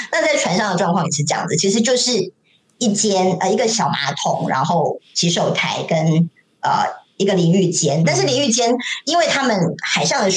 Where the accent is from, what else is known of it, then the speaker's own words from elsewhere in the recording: Taiwan; 像我是台湾人嘛